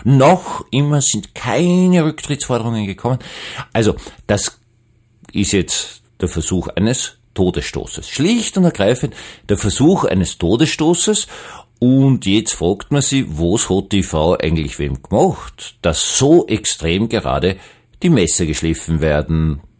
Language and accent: German; Vienna, Austria; Wiener, bin Wiener.